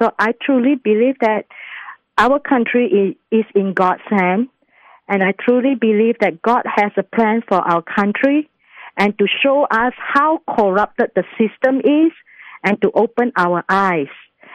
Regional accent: Singapore; now in United States; I love the way he loved America, and I was from Singapore. I became an American citizen in 2013. I love this country.

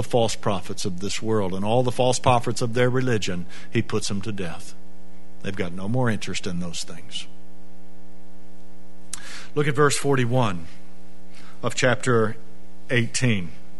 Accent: Apopka, Florida, United States; Whoever heard of Apopka, Florida? You tell people I tell people we're from Orlando because they don't know where Apopka is.

